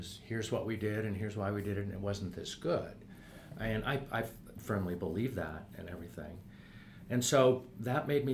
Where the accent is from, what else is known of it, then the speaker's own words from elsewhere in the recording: Wisconsin, United States; also born or lived in Sturgeon Bay / Sheboygan / Green Bay; Well, I guess I should say I grew up in Wisconsin, and I moved around. I lived in Sturgeon Bay, a small town, for 8 years. Sheboygan, Wisconsin, a small town, a little larger than Sturgeon Bay, for 8 years, and then Green Bay for 2 years.